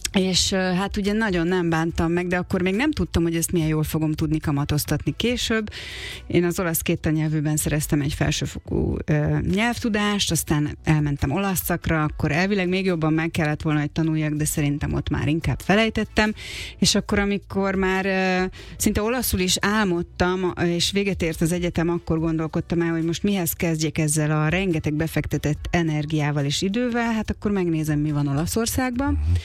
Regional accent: Tamási, Tolna, Hungary; born or raised there

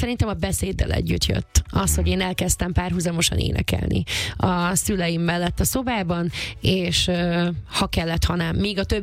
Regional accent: Vojvodina, Serbia; born there; Én már előtte is énekeltem aktívan Vajdaságban, ugye vajdasági szülött vagyok, és hát nagyon kevés lehetőségünk volt kisebbségi magyarként egyébként ott karriert befutni

